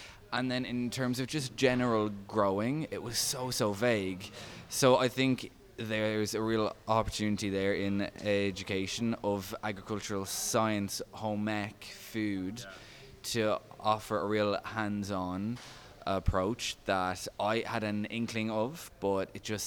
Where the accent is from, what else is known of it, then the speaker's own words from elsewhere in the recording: Drogheda, County Louth, Ireland; I mean, I grew up in Drogheda, Ireland's largest town